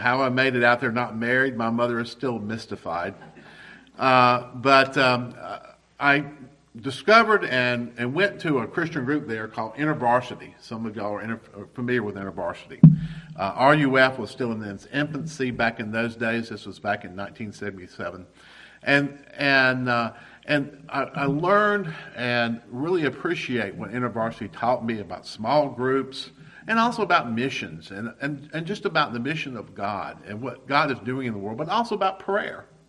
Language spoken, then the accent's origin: English; Rock Hill, South Carolina, United States; I went to Winthrop University. Winthrop University is in my hometown of Rock Hill, South Carolina.